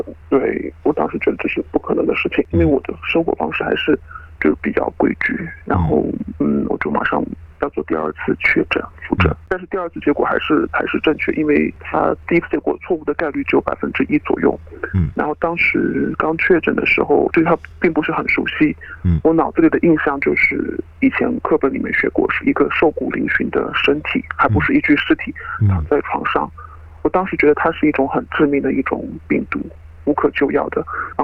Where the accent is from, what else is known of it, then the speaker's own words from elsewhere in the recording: China; moved away as an adult; now in Australia; 我来自中国。5年前因为工作原因来澳洲生活。